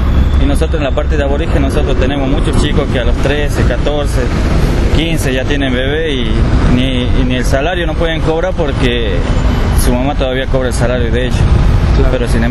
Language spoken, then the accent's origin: Spanish; Tartagal, Salta, Argentina; yo vengo de Tartagal, provincia de Salta, departamento de San Martín. Soy de ruta 86 a 3 kilómetros.